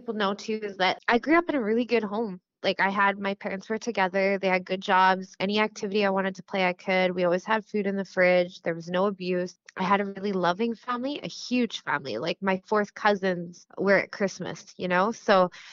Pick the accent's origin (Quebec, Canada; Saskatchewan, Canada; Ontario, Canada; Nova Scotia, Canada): Saskatchewan, Canada; Yorkton; I grew up in Yorkton, and in the city that I was living in, I started to hang out with the older kids